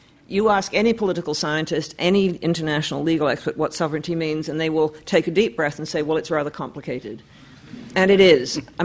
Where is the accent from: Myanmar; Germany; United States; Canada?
Canada; I speak both as a Canadian and an historian